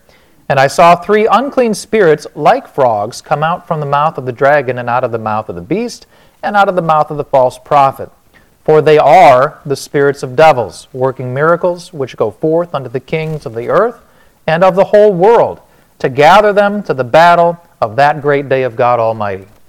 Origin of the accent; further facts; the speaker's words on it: Wisconsin, United States; accent: Wisconsin; I'd heard my Wisconsin accent come out in there.